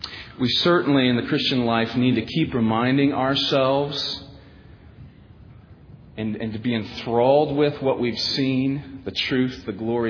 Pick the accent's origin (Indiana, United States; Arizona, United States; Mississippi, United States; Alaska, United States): Indiana, United States; Well, I come from Indiana, so I don't fit that category.